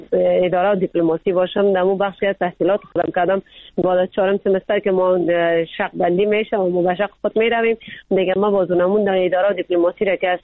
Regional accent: Afghanistan; ما خود ما افغان هستیم

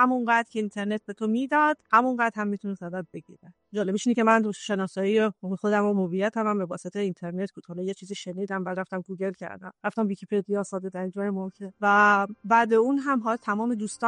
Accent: Gilan, Iran; چون ما گیلانی هستیم

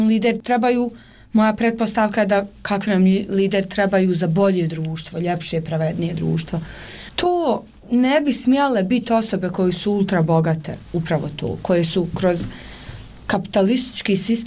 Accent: Kakanj, Federation of Bosnia and Herzegovina, Bosnia & Herzegovina; Ja nisam iz Sarajeva, ja sam Kakanjka, tamo sam odrasla i rođena, studirala sam negdje drugo

